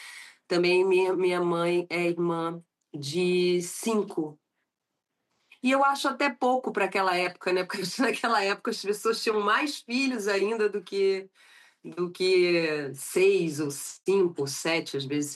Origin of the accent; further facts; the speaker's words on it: Rio de Janeiro, Brazil; eu sou carioca da gema, como se diz, nasci aqui no Leme, no Rio de Janeiro